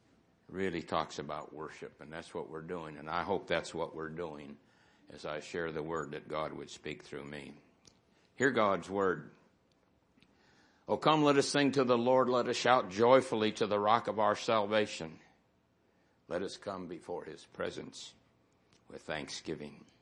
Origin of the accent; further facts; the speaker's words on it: Ohio, United States; Where I was raised in Ohio, they were there.